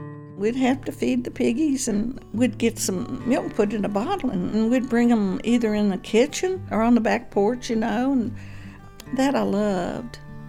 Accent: Virginia, United States; I grew up over in Bland County on a farm.

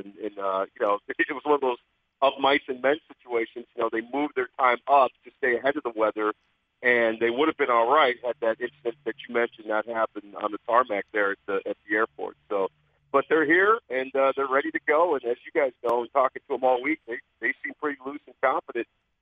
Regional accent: Northeast, United States; growing up in the Northeast and dealing with ice and snow for pretty much 10 months out of the year

